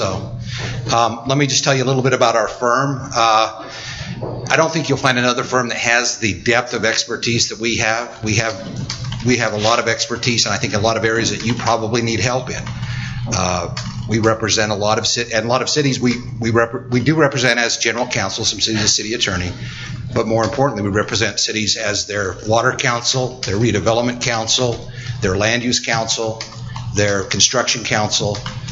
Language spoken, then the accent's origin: English; United States; But I grew up down in Carbon County